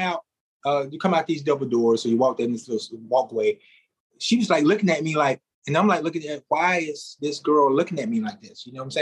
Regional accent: United States; she's Dominican, I'm American, so the culture's different.

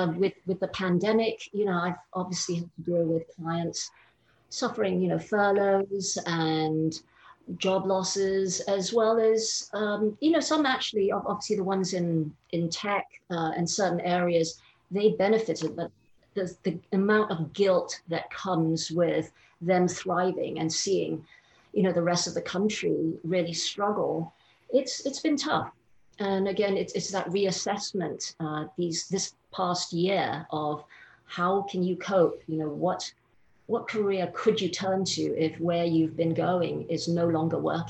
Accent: London, United Kingdom; also born or lived in Malaysia; the first few years of my life in Malaysia, but my dad got a job in London, so we moved there. And I grew up in England

